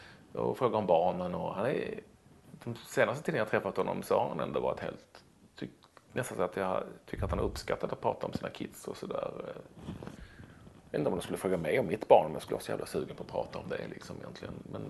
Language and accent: Swedish; Malmö, Skåne, Sweden; jag är uppväxt på Lindängen i Malmö. Det är väl någonstans Rosengård light, kanske till och med ännu mer värre än så.